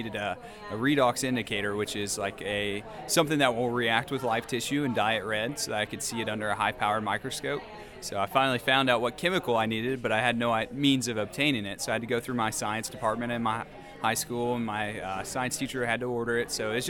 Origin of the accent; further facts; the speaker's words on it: Kingfisher, Oklahoma, United States; I'm from the Kingfisher FFA chapter in Kingfisher, Oklahoma.